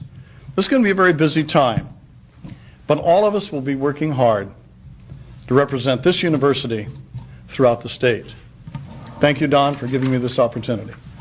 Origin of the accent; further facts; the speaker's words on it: Iowa, United States; I know the Midwest very well, having been born and raised in Iowa.